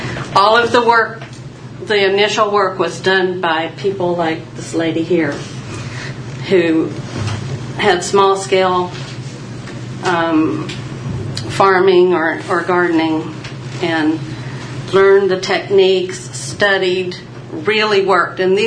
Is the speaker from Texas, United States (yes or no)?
no; Depoe Bay, Oregon, United States; I'm from Depot Bay. I went to Virginia Tech, which back in those days, a long time ago, was known as a cow college and agriculture college.